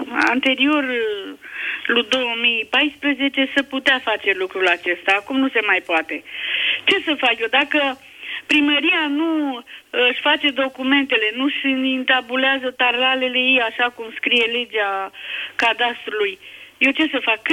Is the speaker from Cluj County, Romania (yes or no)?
no; Băilești, Dolj, Romania; sunt din Băilești și în 2010